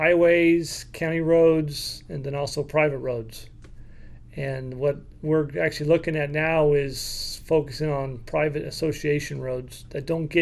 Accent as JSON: {"language": "English", "town": "West Point", "region": "California", "country": "United States", "tie": "born or raised there", "said": "I grew up in District 2 around West Point."}